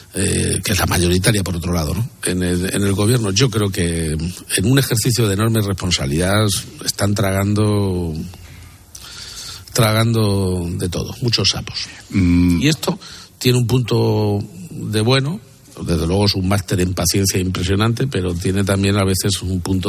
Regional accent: Castilla-La Mancha, Spain; Por ejemplo, en mi tierra, en Castilla-La Mancha, viene siendo ya bastante habitual

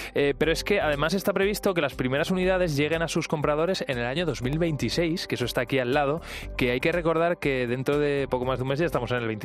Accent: Valencia, Valencian Community, Spain; now in Madrid, Spain; mira, yo vivimos en Madrid, pero soy de Valencia

